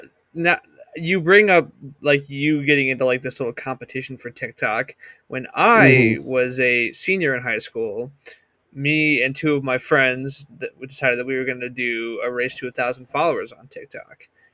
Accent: New York, United States; I mean, I am from Western New York, born and raised, and so I have a bunch of family in Wisconsin, in Green Bay. I grew up visiting there every summer, so that's kind of where I got the Packers fandom.

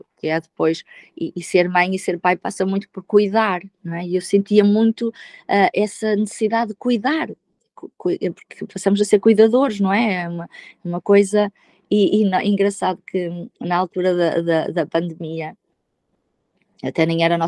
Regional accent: Santa Maria da Feira, Aveiro, Portugal; Eu trabalho no Porto, sou de Santa Maria da Feira

